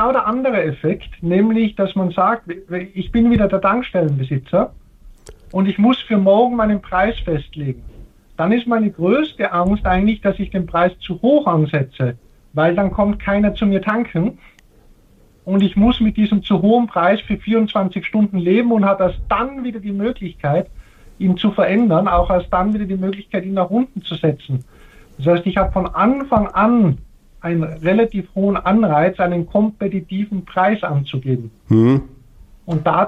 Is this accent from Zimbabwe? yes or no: no; Austria; weil ich bin ja selber Österreicher